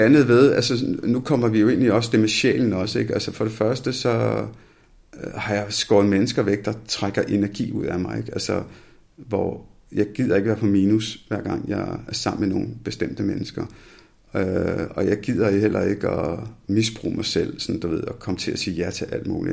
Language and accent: Danish; India; now in Denmark; fordi jeg er fra Indien af, ikke?